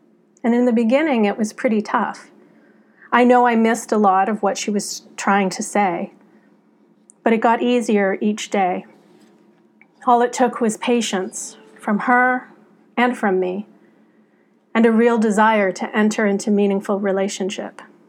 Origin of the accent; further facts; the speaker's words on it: Welland, Ontario, Canada; when I was growing up in Welland, Ontario, lived a little girl